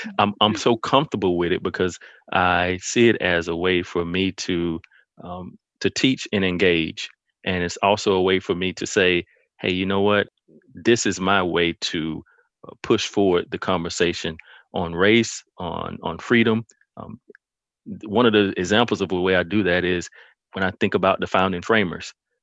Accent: Millen, Georgia, United States; Well, one quick thing to say is I come from Millen, Georgia. I graduated with segregated proms in 1999.

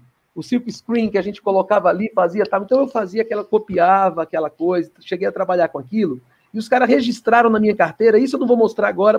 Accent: São Paulo, Brazil; also born or lived in Recife; eu sou um nordestino, nasci em Recife, e minha mãe se deslocou com três crianças pequenas para São Paulo, com toda aquela dificuldade, né, uma senhora no meio da boca, crescia ali no epicentro, na boca do lixo

